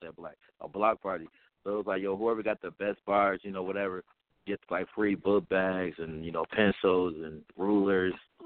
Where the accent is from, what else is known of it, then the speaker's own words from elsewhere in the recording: New York, United States; now in Des Moines, United States; I'm out here, you know, in Des Moines right now. I'm from New York, though, representing.